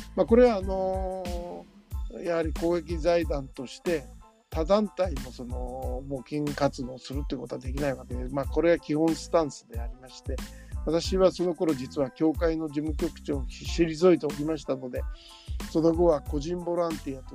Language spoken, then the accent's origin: Japanese; Nagano, Japan; born there; also born or lived in New Delhi, India; 私自身実はあの長野の生まれなんですが、長野県の生まれなんですが、あのしかもそのニューデリーに数年住んでいたわけですが